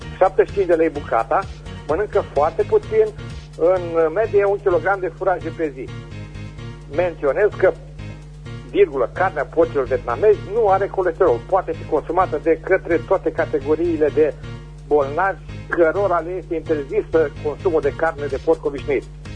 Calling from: Berzovia, Caraș-Severin, Romania; din Berzovia.

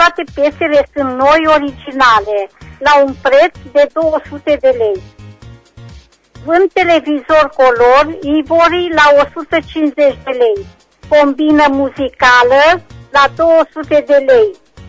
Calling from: Reșița, Caraș-Severin, Romania; din Reșița

